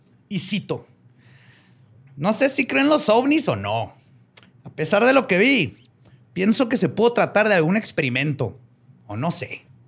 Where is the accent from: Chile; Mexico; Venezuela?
Mexico; Ciudad Juárez, Chihuahua; Somos de Juárez, estamos igual de jodidos, no se preocupen.